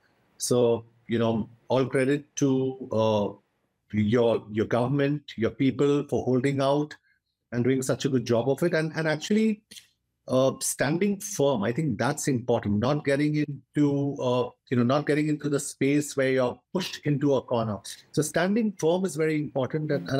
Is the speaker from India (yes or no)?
yes; India; I am that Indian who's seen Russia hold my hand.